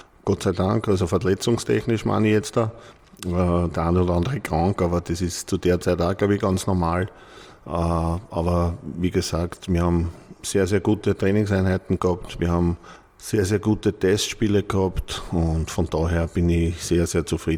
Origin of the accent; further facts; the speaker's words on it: Vienna, Austria; Aufgewachsen bin ich im 15. Bezirk, im Wieninger Park. Das ist in der Nähe von der Schmelz, zwischen Schmelz und Claret. Ja, wir haben da gewohnt, direkt.